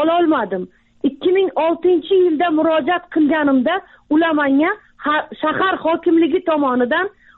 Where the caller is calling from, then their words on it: Moscow, Russia; 1974 yilda tug'ilganman. Turmush o'rtog'im o'lgan. 4 nafar farzandim bor. Hozir Moskva shahridan sizlarga telefon qilyapman. Moskvada bolalarim boqish uchun ishlagani kelganman shu yerga.